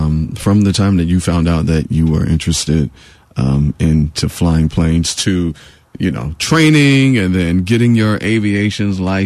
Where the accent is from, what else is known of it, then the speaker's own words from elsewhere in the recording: Dayton, Ohio, United States; I'm from Dayton, Ohio.